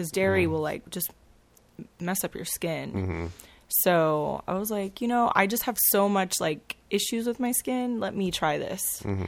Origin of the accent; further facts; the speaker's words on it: Texas, United States; I just feel, especially I'm from Texas, so corn fed on beef